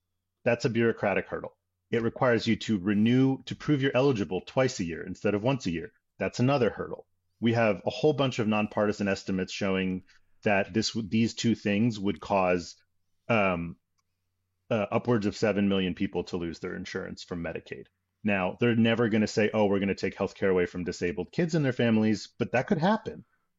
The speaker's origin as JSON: {"language": "English", "town": "Philadelphia", "region": "Pennsylvania", "country": "United States", "tie": "born or raised there", "said": "he held a press conference on Wednesday in Philly, shout out to my hometown"}